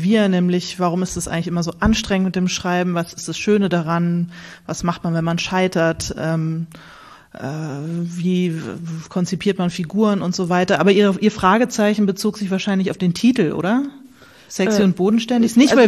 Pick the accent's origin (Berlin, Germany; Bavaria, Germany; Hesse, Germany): Hesse, Germany; Bad Schwalbach; born or raised there